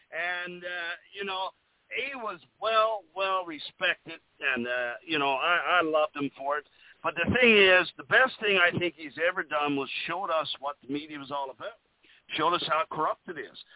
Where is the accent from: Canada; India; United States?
Canada; I mean, you know, I'm Canadian, but I mean, I love America.